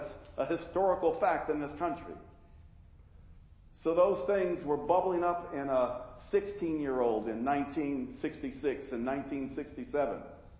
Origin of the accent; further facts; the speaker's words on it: Washington, United States; I grew up in Madrona Park.